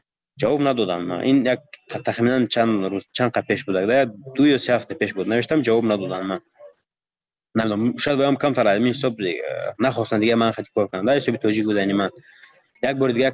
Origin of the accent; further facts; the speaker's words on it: Tajikistan; من گفتم من تاجیکم گفتم از تاجیکستانم